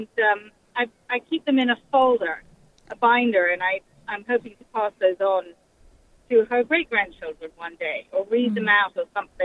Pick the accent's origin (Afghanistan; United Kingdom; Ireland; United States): United Kingdom; England; born there; I was born in England. I'm half German. My mother and parents lived in France.